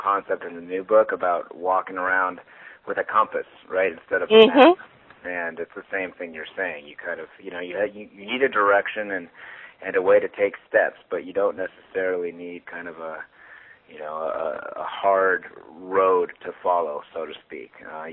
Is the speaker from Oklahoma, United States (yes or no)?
no; San Diego, California, United States; there's quite an array of musicians from my hometown here in San Diego involved